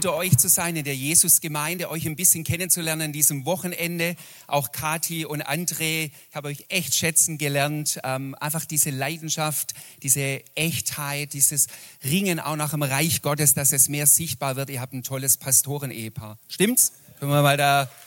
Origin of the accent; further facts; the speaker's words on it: Kirchheim unter Teck, Baden-Württemberg, Germany; ich komme aus Kirchheim, Teck. Jemand sagte mal Kirchheim, also das heißt Kirchheim unter Teck.